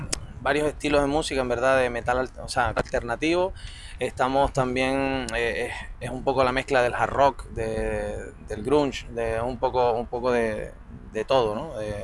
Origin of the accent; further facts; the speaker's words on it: Venezuela; now in Canary Islands, Spain; En particular, pues yo viví en Venezuela. En realidad soy de aquí, soy de Canarias. Y viví toda mi vida en Venezuela. O sea, estuve 20 años en Venezuela.